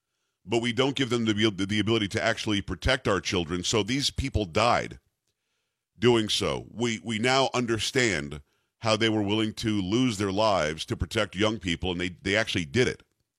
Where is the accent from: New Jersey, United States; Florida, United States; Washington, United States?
Florida, United States; I grew up in South Florida. I'm very familiar with Coral Springs and the Parkland area